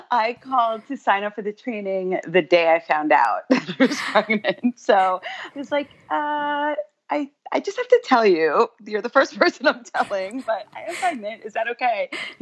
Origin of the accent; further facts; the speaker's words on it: New York, United States; I'm from New York, born and raised in Queens.